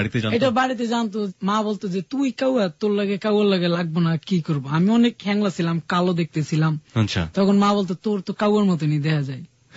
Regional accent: Madaripur, Dhaka Division, Bangladesh; আমার দেশের বাড়ি মাদারীপুর, আমি ওইখানেই থাকি আমার বাবা মার সাথে।

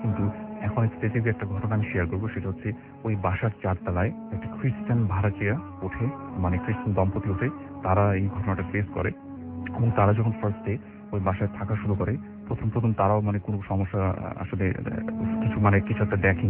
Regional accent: Dhaka, Dhaka Division, Bangladesh; পুরান ঢাকা থেকে এসেছি।

